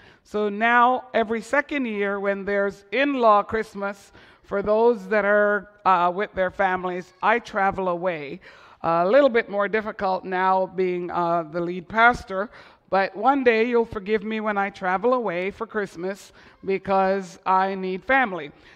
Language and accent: English; Montreal, Quebec, Canada; also born or lived in Ottawa; Growing up in Montreal and then in Ottawa